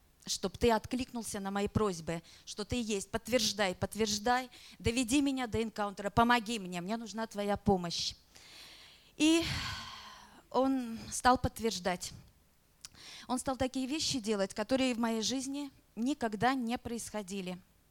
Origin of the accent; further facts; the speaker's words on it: Russia; я из России. Сейчас живу в Ласкала.